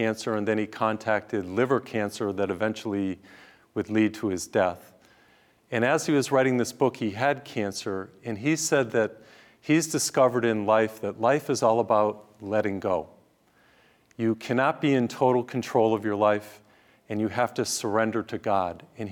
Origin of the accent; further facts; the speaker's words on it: New England, United States; I grew up in New England, and of course the seasons change.